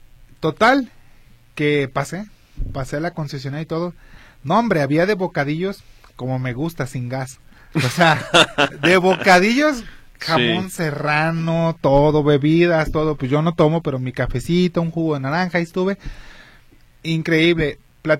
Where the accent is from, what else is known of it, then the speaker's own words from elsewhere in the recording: Guadalajara, Jalisco, Mexico; yo soy de Guadalajara.